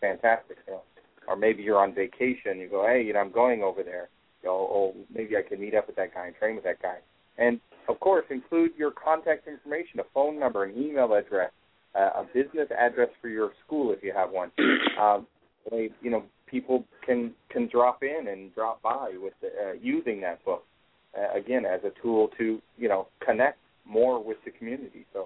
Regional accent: Oklahoma, United States; You know, I'm from Oklahoma, so, you know, there's not much there to do for him.

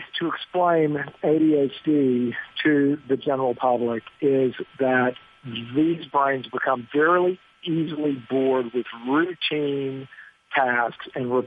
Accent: Louisiana, United States; If you look at my home state of Louisiana, we're at 16%.

